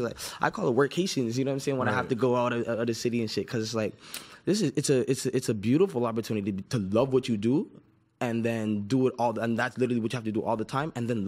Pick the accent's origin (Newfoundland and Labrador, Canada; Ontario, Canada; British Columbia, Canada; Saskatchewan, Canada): Ontario, Canada; Toronto; I was born in Toronto. And then I went around from places like the Yorkdale area, if you ever heard of Yorkdale before. It's like a mall right in the North York region. So I was around there.